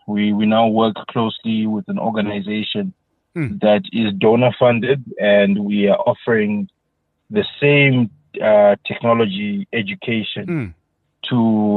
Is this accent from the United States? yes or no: no; Kwekwe, Midlands, Zimbabwe; now in Harare, Zimbabwe; But I was born and bred in Kwekwe.